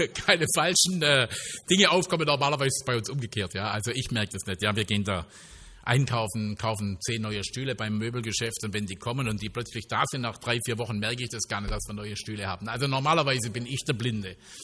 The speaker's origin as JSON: {"language": "German", "town": "Stuttgart", "region": "Baden-Württemberg", "country": "Germany", "said": "merkt man, ich komme aus Stuttgart, habe keine Ahnung, wie sich Schafe benennen."}